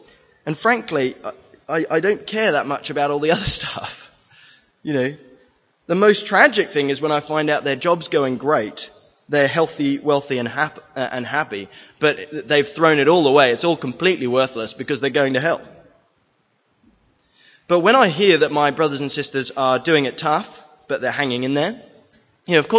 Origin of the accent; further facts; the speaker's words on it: England, United Kingdom; For me, I grew up in England. I grew up at an evangelical Baptist church over there.